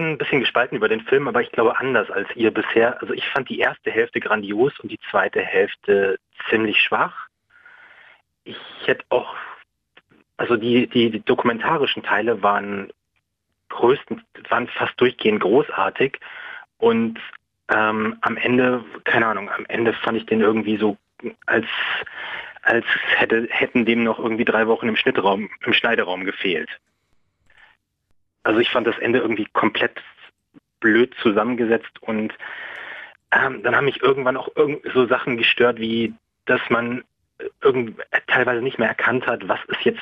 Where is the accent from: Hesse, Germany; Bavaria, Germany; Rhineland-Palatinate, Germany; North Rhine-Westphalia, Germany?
Bavaria, Germany; Munich; nachdem ich komme aus München